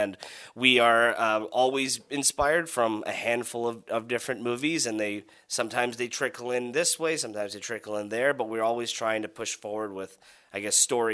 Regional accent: Coeur d'Alene, Idaho, United States; And of course, Rylan and I both are raised here in Idaho. We're from Coeur d'Alene

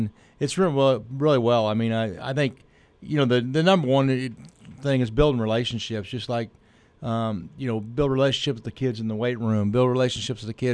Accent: Herculaneum, Missouri, United States; Well, I grew up in Herculaneum, obviously, and graduated there in the Stone Ages.

